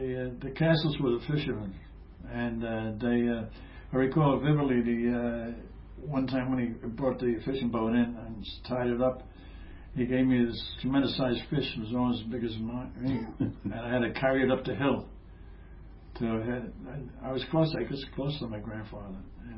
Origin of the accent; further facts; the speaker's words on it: Arklow, Leinster, Ireland; born there; I was born in Arklow at 10 Proby's Row. It's subsequently became a council house, little home.